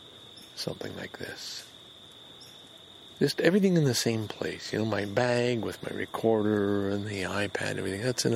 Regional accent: Canada; traveled Europe in 1969, I had that Canadian lumberjack, the red plaid jacket that identified you as a Canadian.

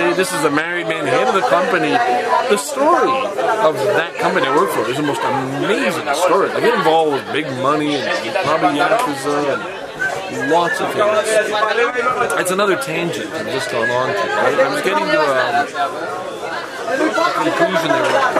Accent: Canada; And we're bystanders in a long way by definition. Being Canadian makes us bystanders.

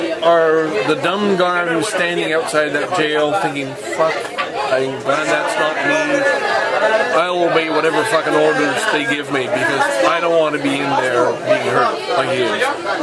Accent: Canada; And we're bystanders in a long way by definition. Being Canadian makes us bystanders.

